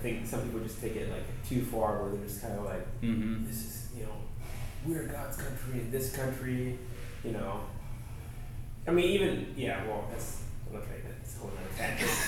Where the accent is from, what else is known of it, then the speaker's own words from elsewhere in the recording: Hawaii, United States; because like I think growing up in Hawaii, where it's very blue, democratic.